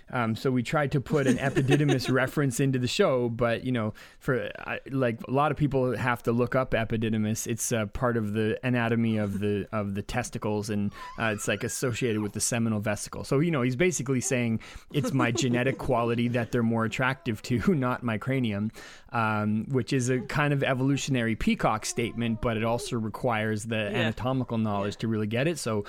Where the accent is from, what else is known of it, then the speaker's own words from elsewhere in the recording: Vancouver, British Columbia, Canada; Yeah, and you know, I'm from Vancouver, so you want to talk about a young country